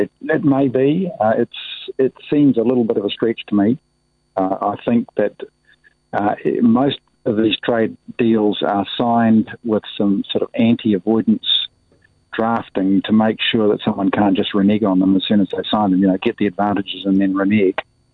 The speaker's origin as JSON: {"language": "English", "country": "New Zealand", "said": "as a Kiwi, as a New Zealander, I'll be glad."}